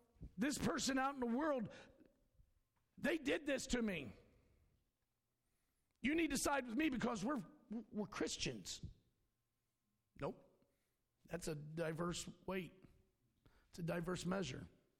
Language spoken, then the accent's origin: English; United States; Somebody's hatred towards me because I'm an American, because I'm male, because I'm a preacher, because I'm a Christian